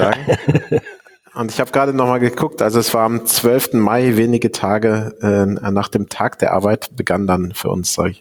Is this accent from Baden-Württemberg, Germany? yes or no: no; Haltern am See, North Rhine-Westphalia, Germany; Na, ich komme aus dem Ruhrgebiet, also aus Haltern am See, das ist am Münsterland.